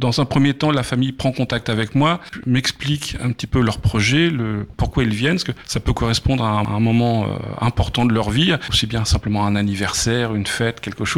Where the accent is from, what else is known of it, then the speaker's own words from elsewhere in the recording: Le Havre, Normandy, France; born there; j'ai eu à cœur de revenir m'installer dans ma ville natale et de me rapprocher de ma famille. Je suis donc venu au Havre en fin 2019